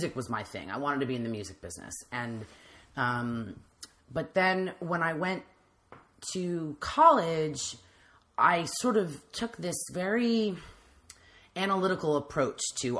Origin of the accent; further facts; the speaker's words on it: Washington, District of Columbia, United States; And it was like I'm from Washington, D.C.